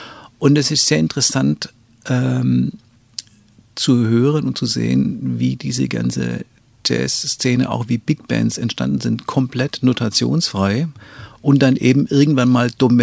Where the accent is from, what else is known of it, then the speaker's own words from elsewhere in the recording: Swabia, Germany; accent: Swabian; first language Swabian German; dass es letztendlich meine Muttersprache ist